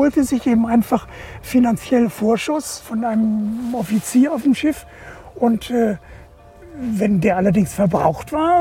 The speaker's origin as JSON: {"language": "German", "town": "Kołobrzeg", "region": "West Pomeranian Voivodeship", "country": "Poland", "tie": "born there", "said": "Nein, ich bin ja an der Ostsee geboren."}